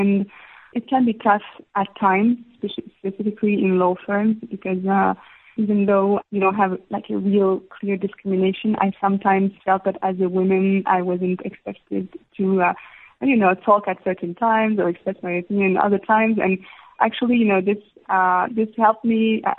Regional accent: Istanbul, Turkey; Absolutely. Yeah, I spent most of my life there, actually. So, I had a fantastic time growing up in Istanbul. It's a huge city, so it can be intimidating at times.

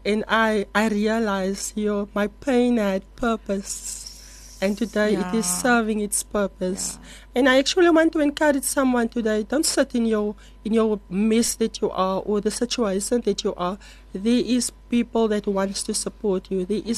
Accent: Atlantis, Western Cape, South Africa; I'm from the Marmory area, Marmory Atlantis area.

